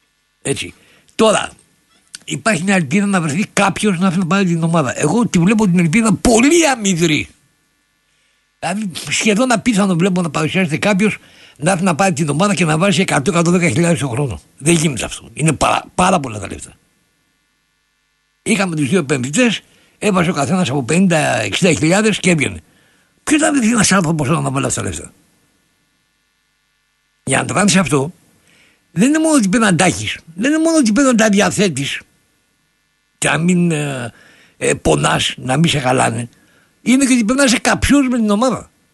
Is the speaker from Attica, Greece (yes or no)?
yes; Athens, Attica, Greece; αφού είναι η γειτονιά, είναι ο τόπος μου.